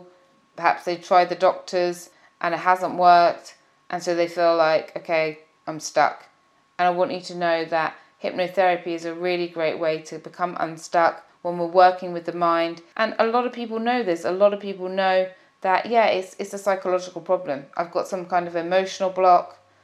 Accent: United Kingdom; Being a Brit, I found it difficult to even talk to my partner

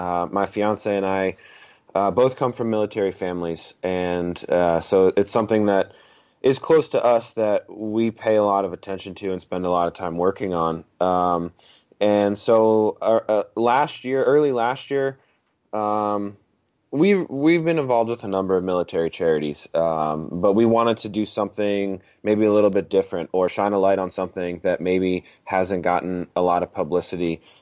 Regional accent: New Jersey, United States; It's also close to where I grew up. I'm originally from South Jersey.

